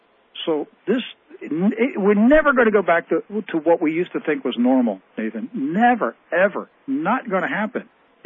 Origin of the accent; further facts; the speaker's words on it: Maryland, United States; I grew up in Maryland, never had an earthquake that I remember, certainly not a magnitude 5.8.